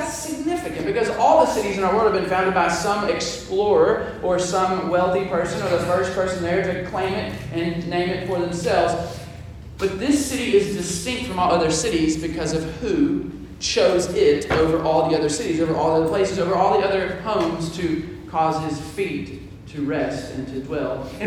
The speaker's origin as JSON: {"language": "English", "town": "Versailles", "region": "Kentucky", "country": "United States", "said": "I am proud to say that if you ask me where I am from, I would say Versailles, Kentucky."}